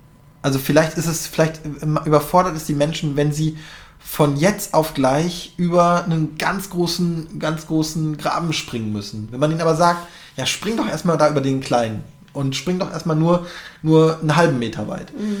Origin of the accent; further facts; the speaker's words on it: North Rhine-Westphalia, Germany; now in Berlin, Germany; Ich komme aus NRW und mein bester Freund damals in NRW, wir haben uns ein bisschen aus den Augen verloren, nachdem ich nach Berlin gezogen bin.